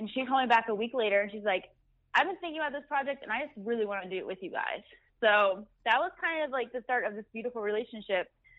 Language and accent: English; Cleveland, Ohio, United States; also born or lived in Pittsburgh; now in New York, United States; Well, I'm originally from Cleveland.